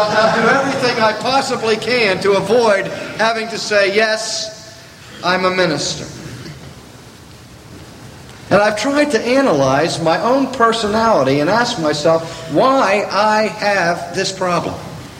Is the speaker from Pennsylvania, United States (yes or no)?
yes; Pittsburgh, Pennsylvania, United States; growing up in Pittsburgh in western Pennsylvania, one of my great heroes was a baseball player from a steel mill town just across the river from where I went to high school.